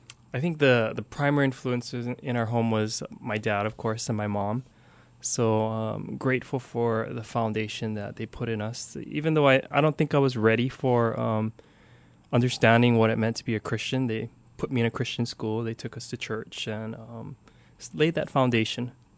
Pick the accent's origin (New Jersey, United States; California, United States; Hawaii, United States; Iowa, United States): Hawaii, United States; Nuuanu Valley; So for me, born and raised, Nuuanu Valley.